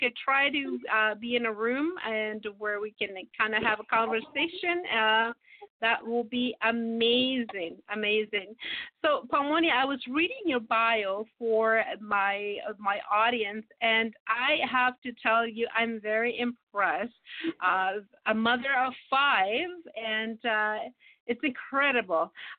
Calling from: Toronto, Ontario, Canada; I am calling you from Toronto, Canada.

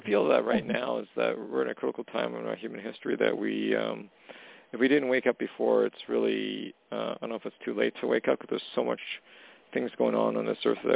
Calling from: Canada; calling from Canada.

